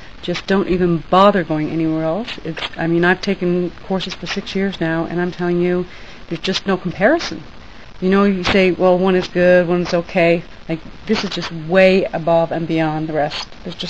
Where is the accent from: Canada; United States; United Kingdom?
Canada; Bowmanville, Ontario; I'm from Bowmanville, Ontario.